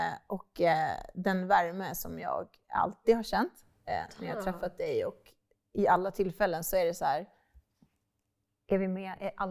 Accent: Hässelby, Stockholm County, Sweden; Ja, jag är uppvuxen ute i Hässelby med mamma och pappa och min syster

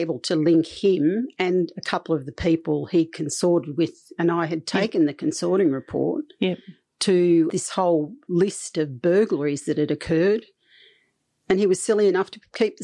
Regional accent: New South Wales, Australia; I came from New South Wales.

